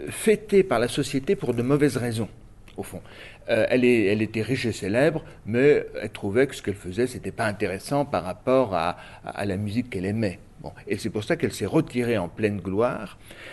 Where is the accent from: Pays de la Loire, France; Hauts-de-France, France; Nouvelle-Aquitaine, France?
Pays de la Loire, France; Saint-Nazaire; born there; je suis né à Saint-Nazaire. C'est ma ville natale